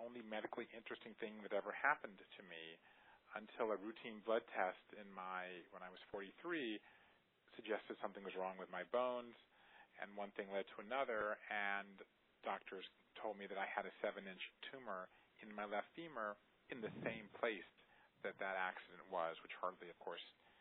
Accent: Savannah, Georgia, United States; I grew up in Savannah, Georgia

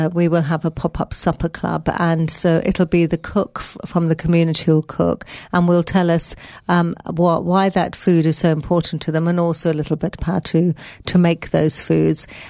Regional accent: India; born there; So my parents were from India, and I come from an Indian background. I was born in India.

